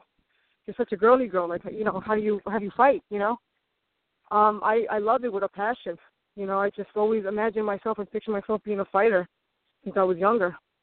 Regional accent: Brooklyn, New York, United States; So I grew up in Cypress Hills, you know, border of Queens and Brooklyn, and there was a lot of gangs at that time

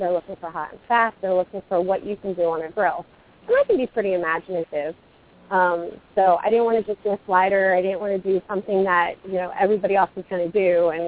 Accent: Pennsylvania, United States; But yeah, I grew up in outside of Philadelphia, and that's where I still live.

